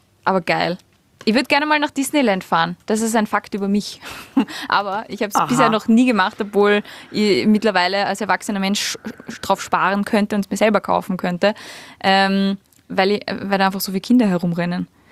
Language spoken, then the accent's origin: German; Cologne, North Rhine-Westphalia, Germany; als Kölnerin